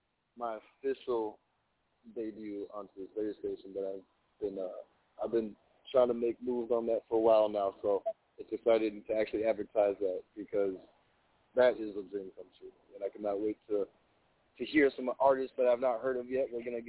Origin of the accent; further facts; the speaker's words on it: Minnesota, United States; I'm from Minnesota. I don't really claim the city. I've kind of moved all over